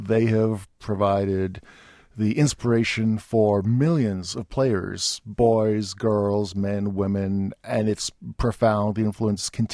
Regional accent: England, United Kingdom; I grew up in England. I was actually born in England.

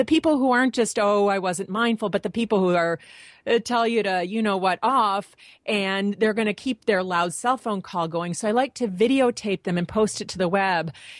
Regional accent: Michigan, United States; now in Venice, United States; On my cute little street here in Venice, California, I'm a Midwesterner, but I moved here because there are palm trees and it's warm all the time. I'm from Michigan.

